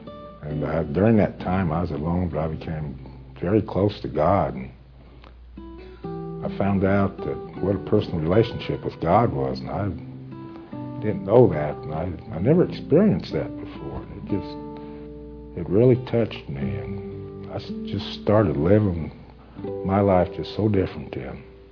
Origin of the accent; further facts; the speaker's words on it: Arizona, United States; moved away as an adult; now in Texas Panhandle, United States; I was born and raised in Arizona, and I moved to the Texas Panhandle when I was 21 years old and got in the dairy business.